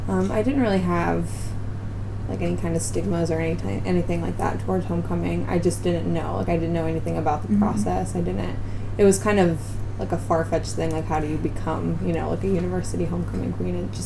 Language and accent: English; Markleton, Pennsylvania, United States; My hometown is Markleton, PA. That's in Somerset County.